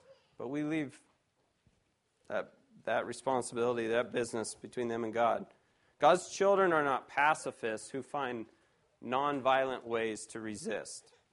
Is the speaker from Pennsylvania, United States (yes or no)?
no; California, United States; You know, I'm from California, and we have the infamous high-speed rail out there